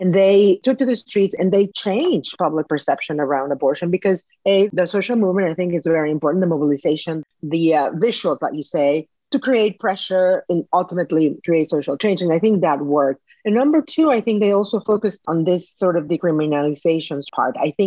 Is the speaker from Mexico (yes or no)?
yes; Monterrey, Nuevo León, Mexico; English is a second language; I grew up in Mexico, in the northern state of Nuevo León in Monterrey, and we are sort of close to the border.